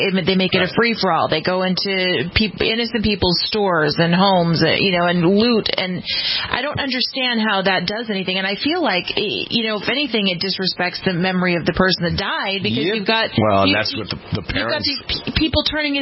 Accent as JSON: {"language": "English", "town": "Los Angeles", "region": "California", "country": "United States", "tie": "born or raised there", "said": "one of the biggest things that I remember in my life growing up in Los Angeles was Rodney King, and he was beat by the police."}